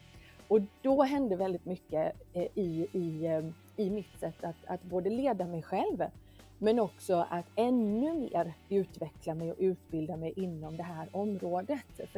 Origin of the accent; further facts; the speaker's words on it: Jönköping, Jönköping County, Sweden; born there; also born or lived in Paris; som du sa. Jag finns i Jönköping. Jag är född här. Och jag bor här nu också. Jag var ifrån Jönköping strax efter gymnasiet under några år. Då bodde jag bland annat i Paris och pluggade där.